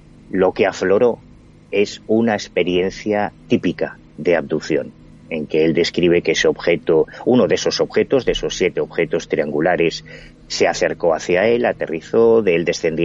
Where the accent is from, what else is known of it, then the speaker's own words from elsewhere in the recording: A Coruña, Galicia, Spain; para mí que soy de provincias, yo soy gallego, de La Coruña, toda mi vida he vivido ahí